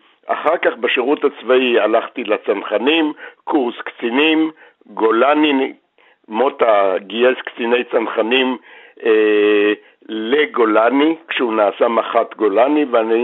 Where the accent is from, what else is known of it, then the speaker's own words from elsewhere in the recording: Jerusalem, Jerusalem District, Israel; born there; אני נולדתי במלחמת העולם השנייה, על הר הצופים בירושלים.